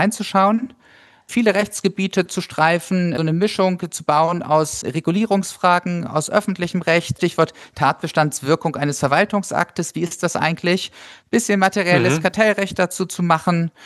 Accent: Hamburg, Germany; born there; Bin gebürtiger Hamburger

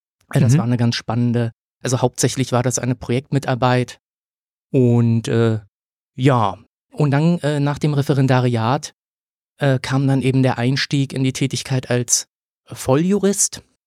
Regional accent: Berlin, Germany; Also ich bin in Berlin geboren, habe dann hier Abitur gemacht

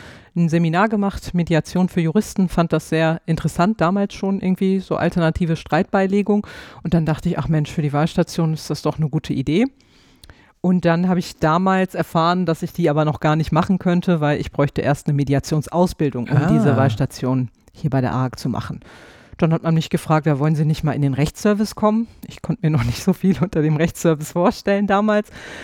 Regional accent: Hanover, Lower Saxony, Germany; In meiner Heimatstadt in Hannover, an der Leibniz-Uni dort. Erstes Examen gemacht und fürs zweite Examen bin ich dann nach NRW gekommen.

